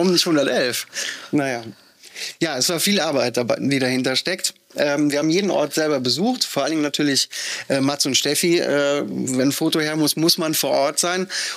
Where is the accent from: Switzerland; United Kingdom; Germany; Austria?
Germany; Rhineland-Palatinate; aus meiner Heimat, ich bin aus dem Ahrtal